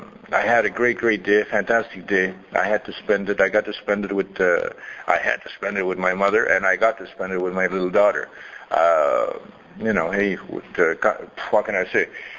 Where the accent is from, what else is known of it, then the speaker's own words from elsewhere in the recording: Gaspé, Quebec, Canada; I am Indian. I'm Mi'kmaq Indian. I come from a reservation up in Agaspe